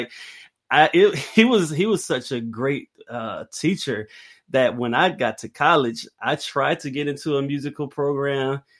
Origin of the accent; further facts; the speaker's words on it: Jackson, Mississippi, United States; where I grew up in Jackson, Mississippi, is not a big city. Like, that's the capital city, is like 200,000 people.